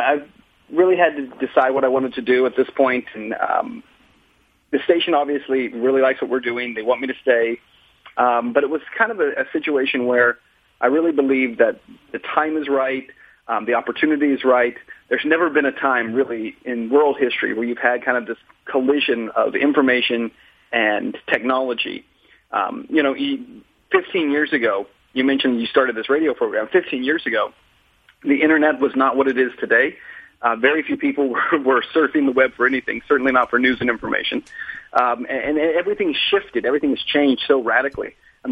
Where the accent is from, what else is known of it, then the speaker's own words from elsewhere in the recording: El Paso, Texas, United States; then a morning anchor, and then a primetime anchor, all in my hometown of El Paso.